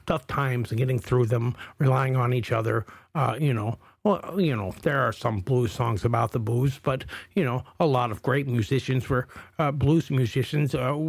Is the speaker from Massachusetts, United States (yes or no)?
yes; Massachusetts, United States; No, I'm not from. I'm from Massachusetts.